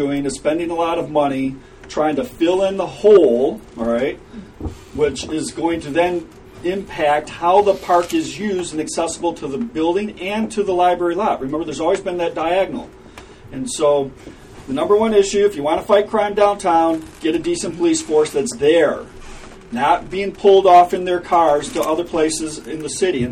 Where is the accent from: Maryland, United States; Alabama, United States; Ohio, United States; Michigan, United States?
Michigan, United States; Ann Arbor; as a teenage rebel growing up in Ann Arbor, I have great admiration for the police force as an adult